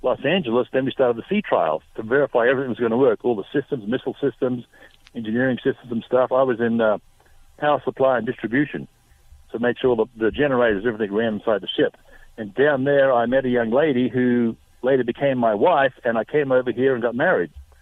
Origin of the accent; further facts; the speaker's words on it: Beaudesert, Queensland, Australia; And I've been told from my hometown where I grew up in Beaudesert, they've now opened the rifle range back up again, so people are out there practicing.